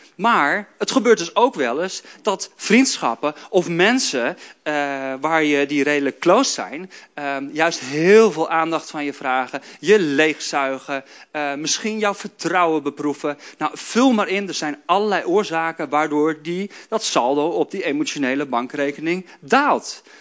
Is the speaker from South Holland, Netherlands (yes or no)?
no; Groningen, Netherlands; komt uit Amerika, ik kom uit Noord-Groningen.